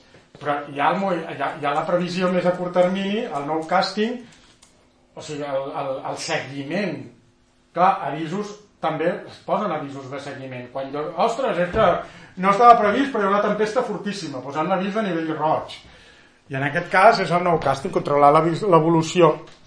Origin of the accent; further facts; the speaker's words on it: Vallbona, Catalonia, Spain; jo que sóc de Vallbona no les tanco